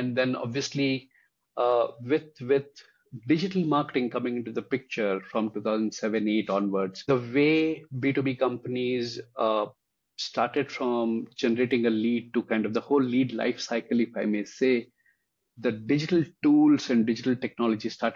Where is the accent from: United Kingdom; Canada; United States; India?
India; growing up in India and in graduating in early 90s